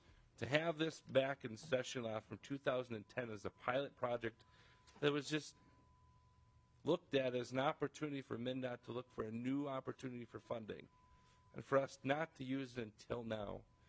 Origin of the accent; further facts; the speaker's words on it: St. Peter, Minnesota, United States; I'm from St. Peter, and I served in St. Peter City Council for 7 years.